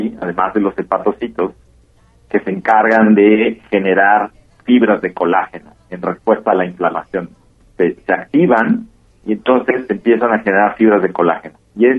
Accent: Mexico; los mexicanos tenemos algunos polimorfismos de un solo nucleótido

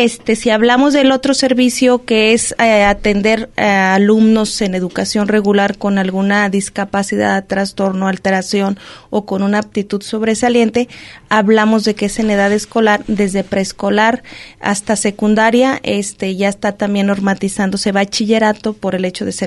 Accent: San Martín de Bolaños, Jalisco, Mexico; yo soy originaria de San Martín de Bolaños

